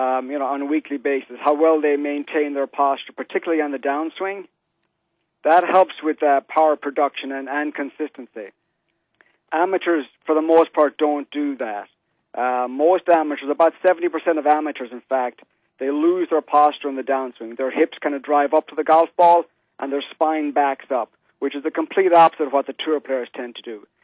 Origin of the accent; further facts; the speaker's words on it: Ireland; moved away as an adult; now in Greenwich, United States; I'm from Ireland. I grew up in Ireland, actually.